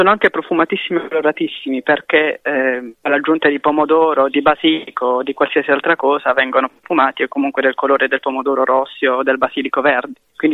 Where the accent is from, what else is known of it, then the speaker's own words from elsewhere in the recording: Bari, Apulia, Italy; now in Prato, Italy; io sono di origine di Bari, quindi la città del pesce, della mozzarella, quindi è molto strano per me tornare lì giù. Ora però vivo a Prato.